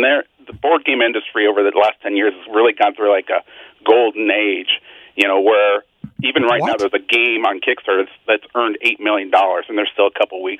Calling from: Marengo, Iowa, United States; from Marengo, Iowa, ….

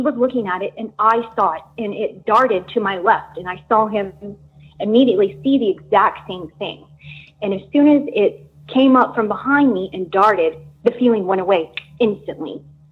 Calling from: Austin, Texas, United States; I'm calling from Austin, Texas.

